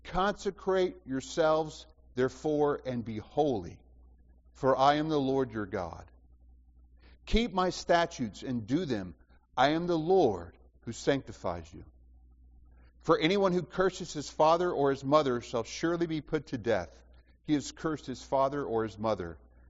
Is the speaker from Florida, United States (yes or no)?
no; Alabama, United States; You know, I grew up in Alabama, and when you're born in Alabama, it's not long before a choice is forced upon you.